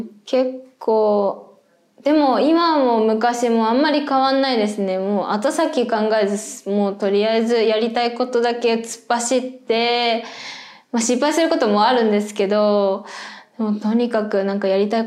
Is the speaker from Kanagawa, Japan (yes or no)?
yes; Kanagawa, Japan; now in Osaka, Japan; 出身は神奈川県です。